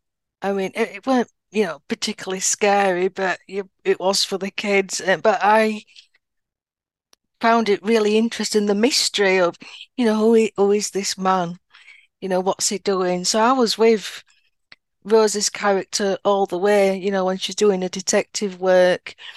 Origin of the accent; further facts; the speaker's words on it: England, United Kingdom; Obviously, growing up in England, there's things you know what a police box is